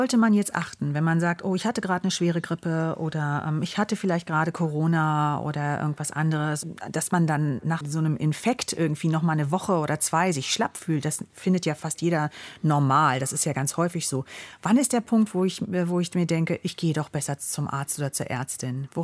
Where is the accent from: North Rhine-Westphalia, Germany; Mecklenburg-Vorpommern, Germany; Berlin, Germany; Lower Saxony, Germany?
North Rhine-Westphalia, Germany; Essen; Ja, hallo, ich komme auch aus Essen.